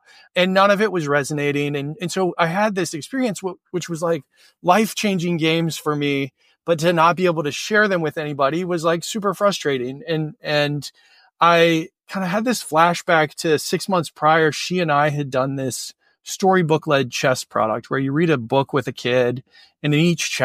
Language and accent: English; Cincinnati, Ohio, United States; also born or lived in Minneapolis; now in Columbus, United States; I'm originally from Ohio, grew up in Cincinnati, and have spent nearly my entire life in the Midwest.